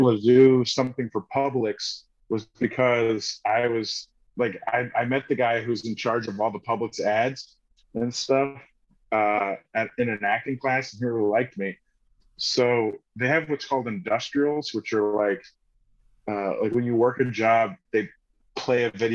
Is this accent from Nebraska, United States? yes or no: no; Florida, United States; also born or lived in Orlando; now in Atlanta, United States; No, I'm from Florida.